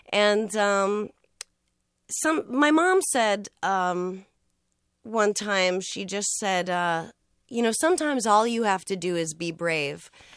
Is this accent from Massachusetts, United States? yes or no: yes; Boston, Massachusetts, United States; I'd say, you know, I'm from Boston.